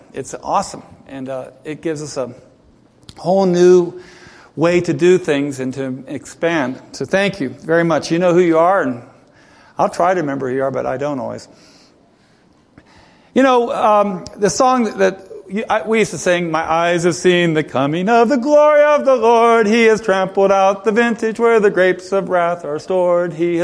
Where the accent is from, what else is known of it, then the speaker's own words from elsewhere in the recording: Ohio, United States; I'm the Yankee from Ohio, and she's from North Carolina.